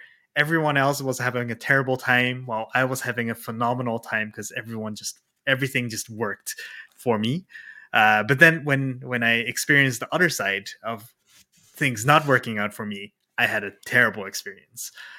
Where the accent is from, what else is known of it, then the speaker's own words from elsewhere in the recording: Japan; English is a second language; I'm being from Japan